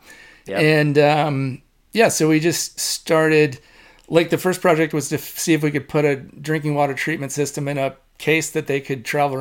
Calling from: Hood River, Oregon, United States; I'm calling from Hood River, Oregon.

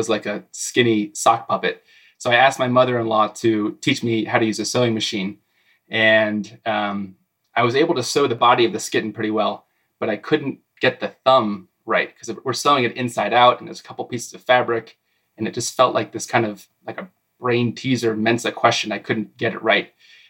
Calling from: Golden, Colorado, United States; I'm calling from Golden, Colorado

